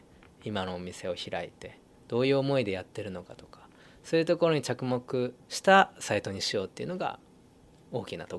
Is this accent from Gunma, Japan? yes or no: no; Fujisawa, Kanagawa, Japan; 僕ずっとその藤沢で生まれ育ってきたんですけど